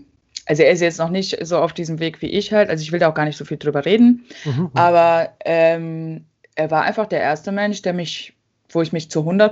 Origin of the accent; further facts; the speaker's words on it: East Germany, Germany; ich bin eigentlich ziemlich behütet aufgewachsen. Also wir sind in so einem Dorf aufgewachsen in Ostdeutschland, bei Leipzig ungefähr, also so eine Stunde von Leipzig entfernt.